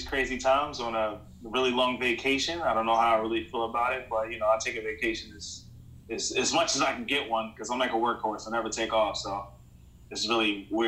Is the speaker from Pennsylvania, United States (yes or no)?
yes; Philadelphia, Pennsylvania, United States; because like me growing up in North Philly, I knew nothing about Jameson.